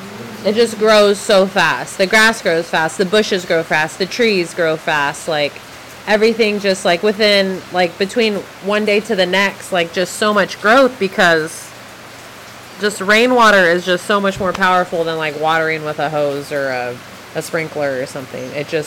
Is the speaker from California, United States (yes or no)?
yes; California, United States; this is really specific to us because we're from California, where it only rains in the wintertime. So the only rain we ever are used to was like freezing cold rain.